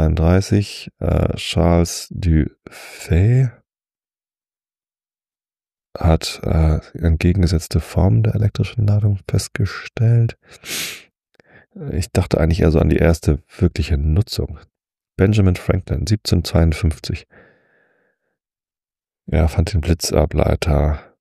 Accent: Lower Saxony, Germany; Ich bin immerhin hier am Westrand der Lüneburger Heide aufgewachsen.

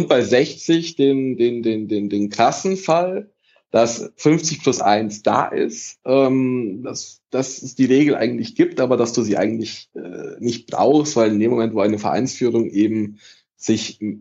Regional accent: Italy; ich bin Italiener

